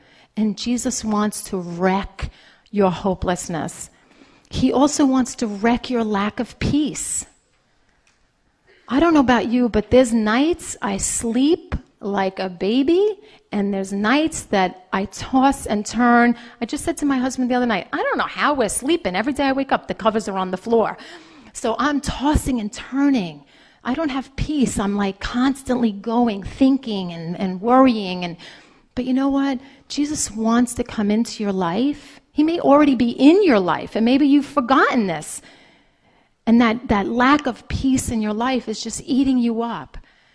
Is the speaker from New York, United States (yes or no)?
yes; Brooklyn, New York, United States; I grew up in Brooklyn.